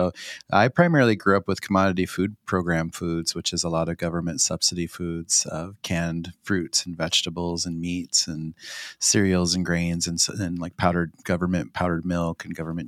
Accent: Pine Ridge, South Dakota, United States; born there; I was born on Pine Ridge, South Dakota, which is the third largest reservation in the United States. It's in south central South Dakota, just above Nebraska.

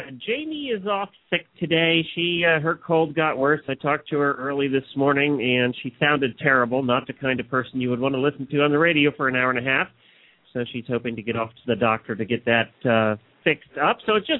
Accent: Lexington, Kentucky, United States; from Lexington, Kentucky

